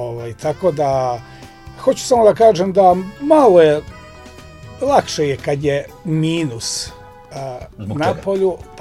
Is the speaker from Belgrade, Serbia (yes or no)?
no; Gornja Trnava, Šumadija, Serbia; ja sam ovde Kragujevčanin, rođen sam u Gornjoj Trnavi, tačnije, inače za u Kragujevcu živim, tu mi je porodica moja, moji sinovi, moji unuci